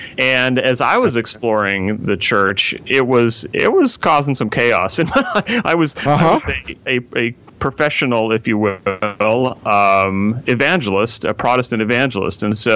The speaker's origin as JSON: {"language": "English", "region": "Alberta", "country": "Canada", "tie": "born or raised there", "also_born_or_lived": "Saskatchewan / Bay Area / Northwest", "moved": "yes", "lives_now": "United States", "said": "I'm based in Southern California right now. Actually grew up in Canada, spent some time in the Bay Area, spent some time in the beautiful Northwest up in your country, but been here for about 15 years now."}